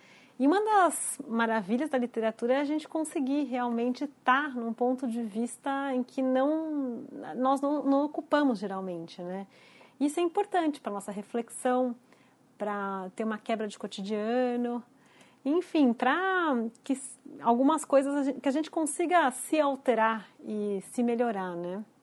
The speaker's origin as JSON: {"language": "Portuguese", "town": "Ubatuba", "region": "São Paulo", "country": "Brazil", "tie": "born or raised there", "said": "cresci em Ubatuba, que é um lugar de praias e que a gente recebia, quando era pequena, muitos turistas, inclusive franceses, alemães, mas mesmo de outras regiões do país."}